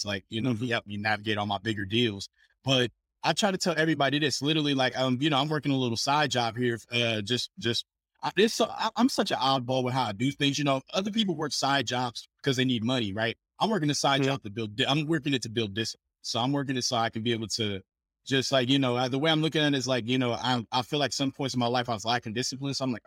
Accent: Columbus, Ohio, United States; Cause like I was a kid I'm from Ohio. So Ohio, Columbus, Ohio.

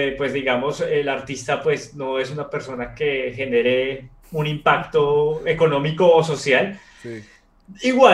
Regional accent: Colombia; yo soy originalmente de Colombia, somos vecinos.

